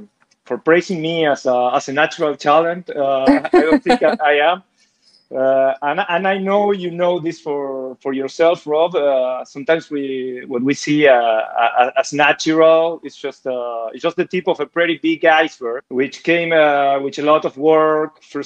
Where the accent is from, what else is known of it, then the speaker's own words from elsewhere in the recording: Bahía Blanca, Buenos Aires Province, Argentina; born there; English is a second language; I was born in Argentina in a little town called Bahía Blanca, It's at the very south of the provincia de Buenos Aires. I have 47 years now.